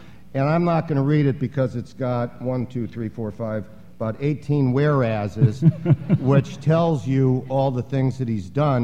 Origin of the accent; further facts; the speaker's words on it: Cincinnati, Ohio, United States; born there; Well, I know Ohio. I was born in Ohio, so I know Zanesville.